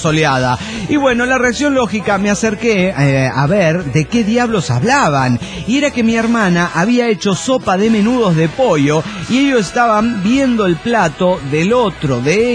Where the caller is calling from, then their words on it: Costa Rica; de Costa Rica.